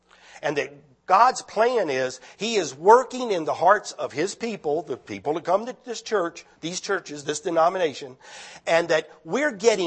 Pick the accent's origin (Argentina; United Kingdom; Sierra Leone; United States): United States; District Heights, Maryland; but when I was growing up in District Heights, Maryland, we had a song we used to sing